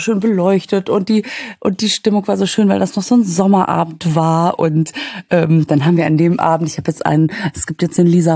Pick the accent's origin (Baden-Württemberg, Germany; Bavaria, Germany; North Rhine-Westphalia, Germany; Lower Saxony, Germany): North Rhine-Westphalia, Germany; Münster; Ich war ja in Münster, in meiner Heimatstadt.